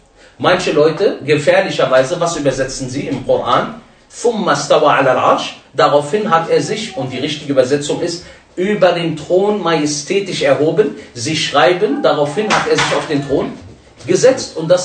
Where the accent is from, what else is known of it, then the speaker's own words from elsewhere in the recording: Togo; weil das meine Heimat ist. Togo.